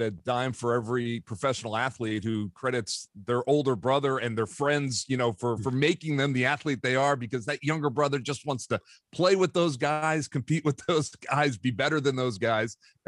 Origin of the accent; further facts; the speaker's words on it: New Jersey, United States; And, you know, I grew up in South Jersey